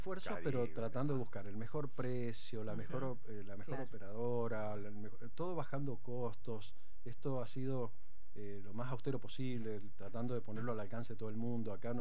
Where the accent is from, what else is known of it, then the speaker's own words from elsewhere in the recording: Godoy Cruz, Mendoza, Argentina; estamos en Godoy Cruz, en muy cerquita, ahí cerca del hipódromo. Esa es la del domicilio paterno, materno, donde yo nací y me crié